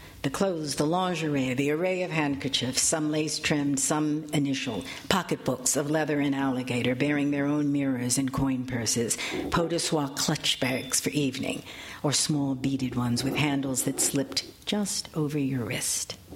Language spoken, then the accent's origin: English; Chicago, Illinois, United States; I'm from Chicago, so... all right.